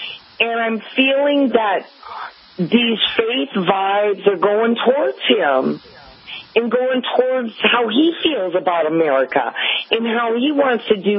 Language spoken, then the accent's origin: English; Illinois, United States; Okay, I was born and raised in Illinois, and my dad was a diehard Cub fan.